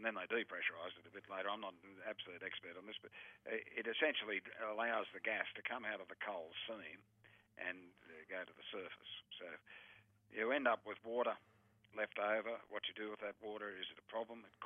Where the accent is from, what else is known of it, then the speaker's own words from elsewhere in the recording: Quirindi, New South Wales, Australia; born there; Well, I was born in New England. I've lived most of my life in New England, other than some time that I've spent overseas, but I was actually born in Quirindi Hospital.